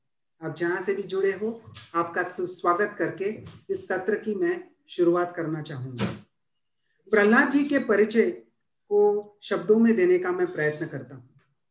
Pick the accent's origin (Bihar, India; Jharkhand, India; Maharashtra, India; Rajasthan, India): Maharashtra, India; Mumbai; मैं मुंबई से हूं